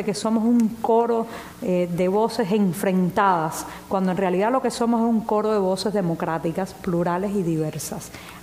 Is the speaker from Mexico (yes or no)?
no; Cuba; No dejemos que la propaganda oficial nos separe, no dejemos que el discurso del poder nos enfrente como cubanos